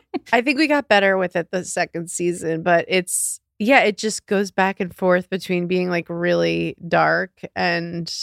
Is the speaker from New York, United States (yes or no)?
yes; Long Island, New York, United States; Well, I grew up on Long Island.